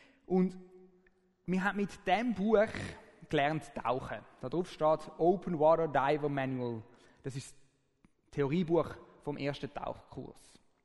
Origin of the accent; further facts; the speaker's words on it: Zürich, Zurich, Switzerland; now in Aargau, Switzerland; Wie ihr vielleicht gehört, komme ich aus Zürich, auch wenn ich jetzt im Aargau wohne. Ich bin 32